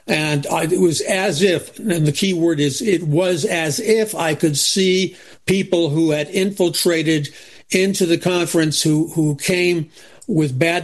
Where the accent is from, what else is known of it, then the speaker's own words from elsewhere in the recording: New York City, New York, United States; because I grew up in New York City.